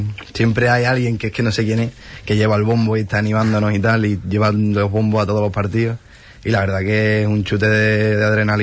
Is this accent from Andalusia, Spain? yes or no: yes; Ayamonte, Andalusia, Spain; Bueno, yo soy de Ayamonte